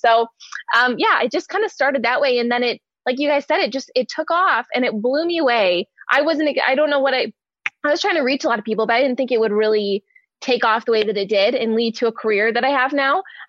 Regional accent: Detroit, Michigan, United States; I love Lions fans and I'm from Detroit originally.

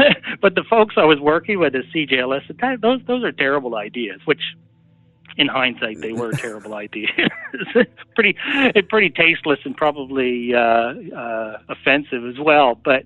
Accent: Yarmouth, Nova Scotia, Canada; I'm from Yarmouth, Nova Scotia.

